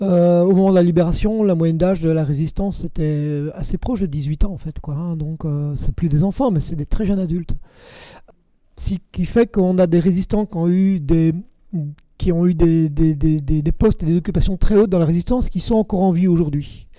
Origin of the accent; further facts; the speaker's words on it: Belgium; now in France; Nous, on vient de Belgique, ici, on est en France